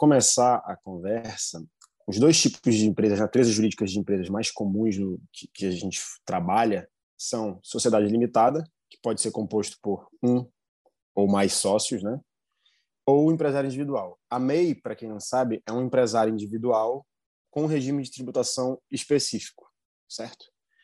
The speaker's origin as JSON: {"language": "Portuguese", "region": "Amazonas", "country": "Brazil", "said": "a gente é do Amazonas"}